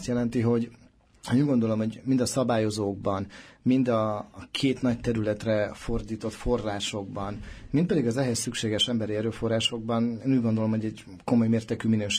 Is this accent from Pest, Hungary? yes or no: no; Zala, Hungary; Én egy 34 éves olácigán családból származó, Zalából érkező roma fiatalember vagyok.